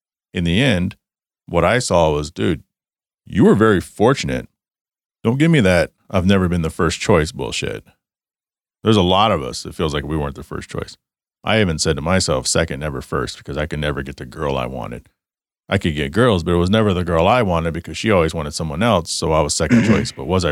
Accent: Garland, Texas, United States; You know, I was raised with white parents. I grew up in Garland, Texas.

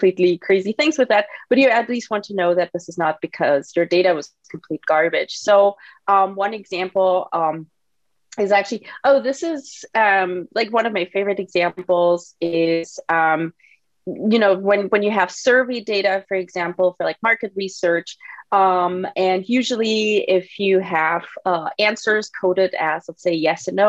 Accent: Germany; English is a second language; Well, that makes two because I'm not from the US. I'm from Germany originally, so I also don't have an SAT score.

